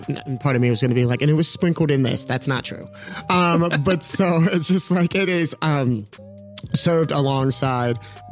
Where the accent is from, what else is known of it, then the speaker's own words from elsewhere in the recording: Chicago, Illinois, United States; I'm from Chicago. I know these streets well.